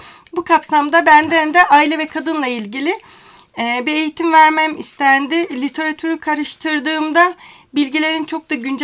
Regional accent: Adana, Turkey; Memleket olarak Adanalıyım ama bir Ofluyla evliyim.

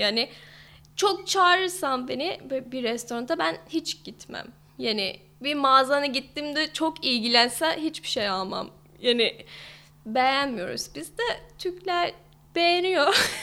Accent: Liverpool, North West England, United Kingdom; Turkish is a second language; moved away as an adult; also born or lived in Leeds / Germany; now in Turkey; Ben İngiltere'liyim, Liverpool'da. Liverpool'da doğdum, Liverpool'da büyüdüm. Sonra üniversiteye geçtim, orada dil okudum. Ve Leeds'de okudum, yani aynı şehirde değil. Sonra Almanya'ya gittim

